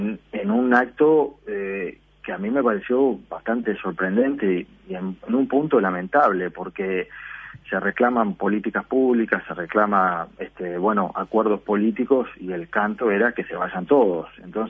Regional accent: Uruguay

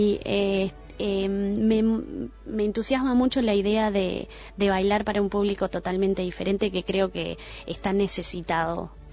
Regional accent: Uruguay; como uruguayo

